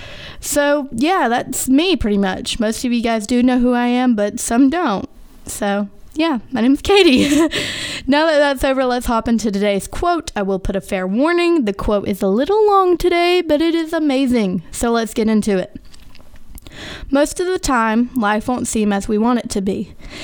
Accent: Coleman, Alabama, United States; I'm originally from Coleman, Alabama, where I graduated from Coleman High School.

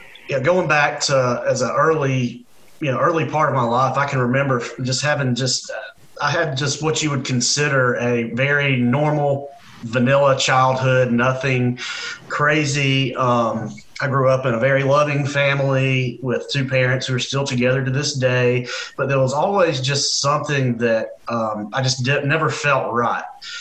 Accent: Center, Alabama, United States; I'm from Center, Alabama, which is about 30 miles north of Gadsden, little town where if you blink as you drive through, you'll miss it.

